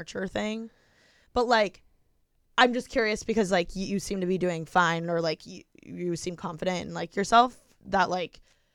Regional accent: Midwest, United States; But this guy, he was like from the Midwest and I'm from the Midwest. Right. And I'm like a big Midwest girl.

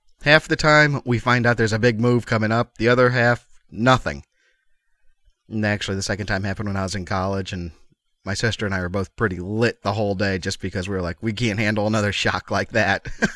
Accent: Chicago, Illinois, United States; And I was born and raised in Chicago. I mean, to this point, the furthest I'd been had been California, and that was on a family vacation

